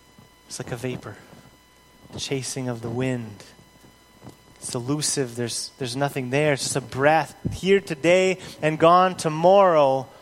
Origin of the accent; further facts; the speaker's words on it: Canada; I'm Canadian, here I am, I'm living here